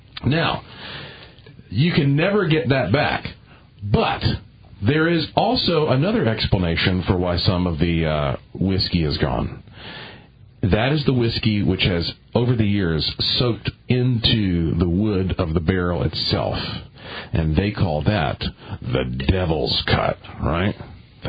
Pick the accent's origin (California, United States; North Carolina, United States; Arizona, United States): North Carolina, United States; Asheville; I was born and raised here in Asheville. It's now Beer City.